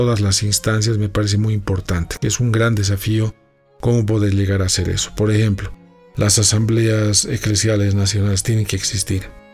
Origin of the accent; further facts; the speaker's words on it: Bolivia; Y que toquemos temáticas que nos estén afectando, ¿no? Como bolivianos.